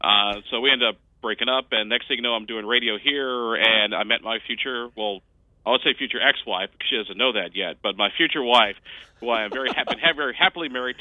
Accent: Illinois, United States; in my home state, because I still keep a place there. My parents live in Chicago, so despite the politics, I still love Illinois and consider myself an Illini, tried and true.

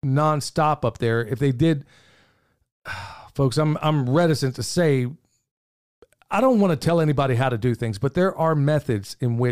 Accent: Oklahoma, United States; Now, there are certain places like where I grew up in Oklahoma, nobody has a basement

